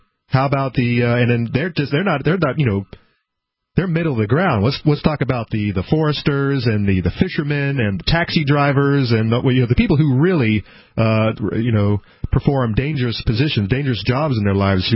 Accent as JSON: {"language": "English", "region": "Florida", "country": "United States", "tie": "born or raised there", "said": "And, of course, the storms moving in, you know, growing up in Florida, that was a big deal."}